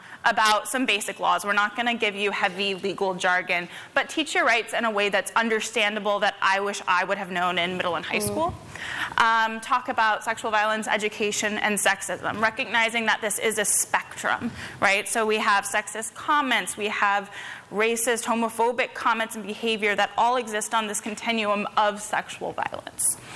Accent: Raleigh, North Carolina, United States; I grew up in Raleigh, North Carolina

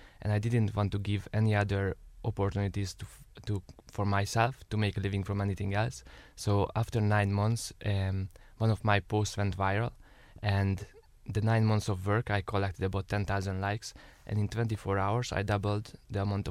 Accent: Hungary; now in Dublin, Ireland; Well, I'm originally from Hungary. I came to Dublin about 10 years ago.

